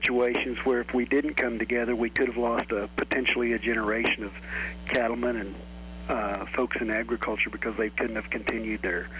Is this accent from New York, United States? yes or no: no; May, Oklahoma, United States; Well, I guess what I'd say is growing up at May, Oklahoma, and graduating with a class of 8 at Fort Supply, you learn that there's not very many people to get the job done